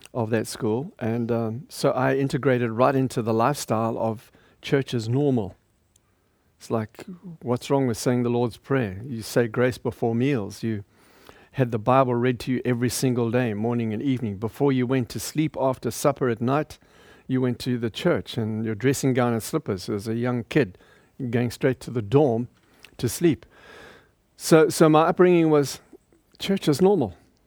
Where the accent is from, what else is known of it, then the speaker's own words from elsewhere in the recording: Zimbabwe; I was raised in Southern Rhodesia, British colony then, at a school, a boys' school, in a remote area of the country.